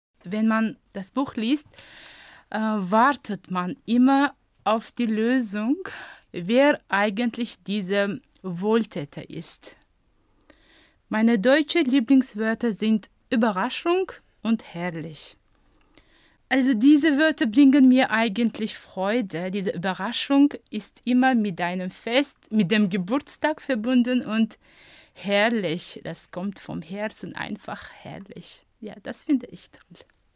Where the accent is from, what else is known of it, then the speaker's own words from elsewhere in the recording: Rujand, Sughd, Tajikistan; German is a second language; Ich komme aus Rujand. Das ist die zweitgrößte Stadt, die im Norden von Tadschikistan liegt. Ich bin im Jahr 1974 geboren.